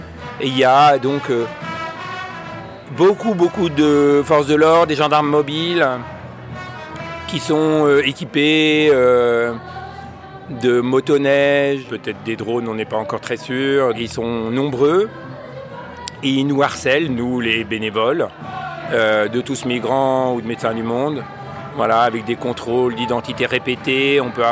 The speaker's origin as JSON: {"language": "French", "town": "Grenoble", "region": "Auvergne-Rhône-Alpes", "country": "France", "said": "Je suis grenoblois"}